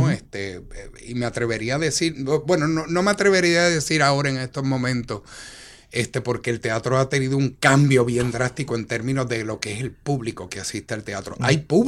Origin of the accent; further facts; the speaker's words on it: Puerto Rico; soy un productor de Puerto Rico.